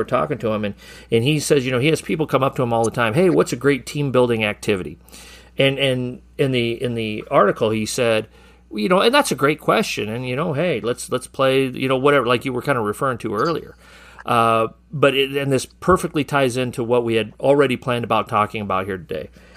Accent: Sheldon, Iowa, United States; growing up in Sheldon, Iowa, you know, my three best buddies

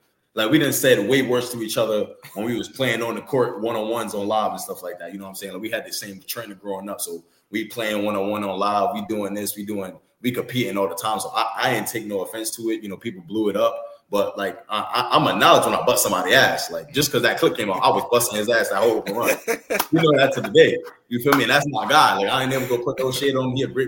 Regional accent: Harlem, New York, United States; also born or lived in Kingston; You know, I always say I'm from Harlem, but Kingston is a big part of my life too, especially from the high school standpoint.

